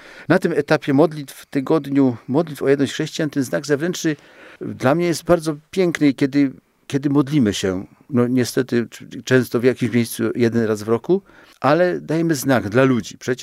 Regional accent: Silesian Voivodeship, Poland; z terenu, skąd pochodzę, to już wszyscy wiedzą, że jestem Ślązakiem

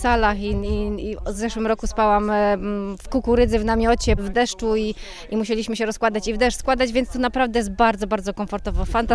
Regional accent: Syców, Lower Silesian Voivodeship, Poland; Jestem sercem, bo ja pochodzę ze Sycowa, więc jestem sercem w Sycowie

